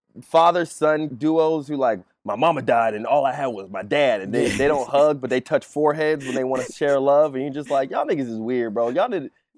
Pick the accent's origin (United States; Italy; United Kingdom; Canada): United States; Seattle, Washington; Like, the nigga would fully, and I'm from Seattle